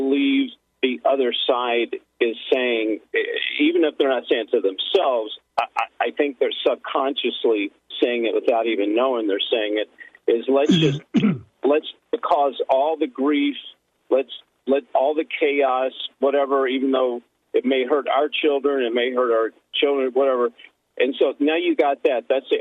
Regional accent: Hollywood, California, United States; Yeah, because I'm from Hollywood. I was there for 30 years

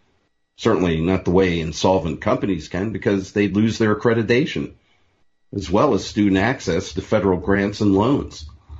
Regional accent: Pennsylvania, United States; here in my home state, the Pennsylvania State System of Higher Education is considering two consolidation plans for six of its 14 public universities.

